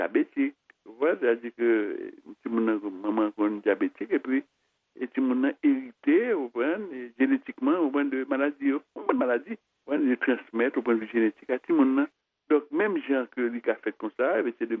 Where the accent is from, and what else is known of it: Haiti